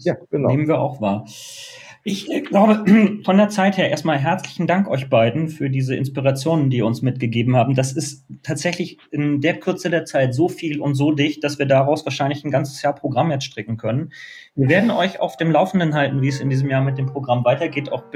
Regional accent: Bremen, Germany; meiner Heimatstadt Bremen, wie ich sagen kann.

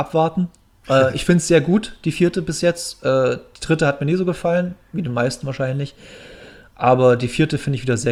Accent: Bautzen, Saxony, Germany; ich komme aus Bautzen

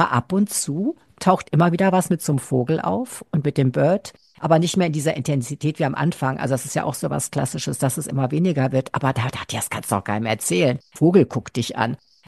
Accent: Bielefeld, North Rhine-Westphalia, Germany; Und ich komme ja aus Bielefeld. Das Autokennzeichen ist BI.

